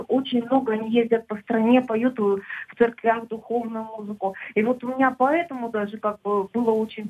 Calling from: Chelyabinsk, Chelyabinsk Oblast, Russia; Я звоню из Челябинска

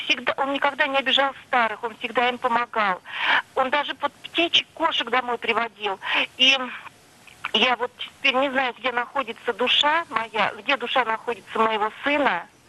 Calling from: Lipetsk, Lipetsk Oblast, Russia; я вам звоню из Липецка.

